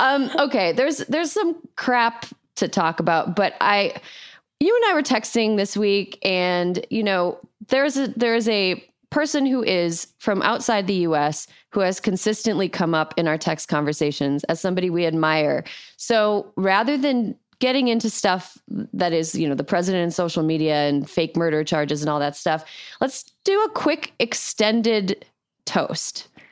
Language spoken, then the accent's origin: English; Wisconsin, United States; I've picked Wisconsin, my home state.